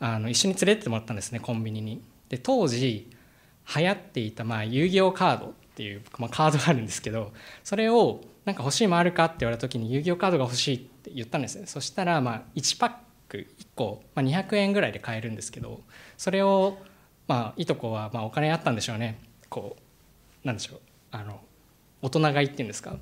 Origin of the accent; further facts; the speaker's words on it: Gunma, Japan; 小学校の時ですね、群馬にいたわけなんですけども、